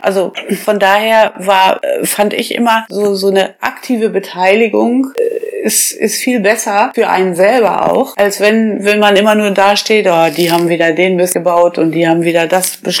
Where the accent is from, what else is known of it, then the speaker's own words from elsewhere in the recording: Kreinsen, Lower Saxony, Germany; also born or lived in Bad Gandersheim; Ich bin geboren in Bad Gandersheim und gewohnt habe ich eben zu Hause in meinem Elternhaus in Kreinsen